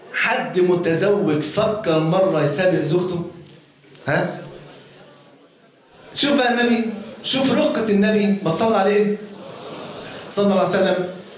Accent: Egypt; بقى مش تعرف المش عندنا في مصر فرض عين

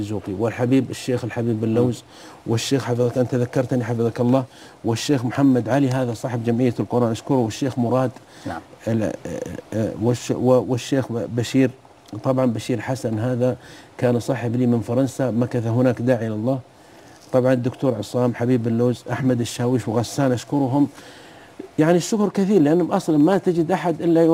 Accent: Saudi Arabia; الواجب أن نكون على قدر المسؤولية، على درجة مسؤوليتنا من الحرمين من السعودية أن نمثل ديننا أحسن تمثيل.

